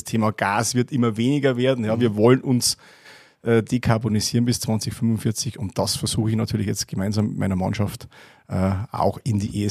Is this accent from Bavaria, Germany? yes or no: yes; Maxhütte-Haidhof, Bavaria, Germany; Ich komme aus Maxhütte-Heidhof, das ist genau zwischen Schwandorf und Regensburg.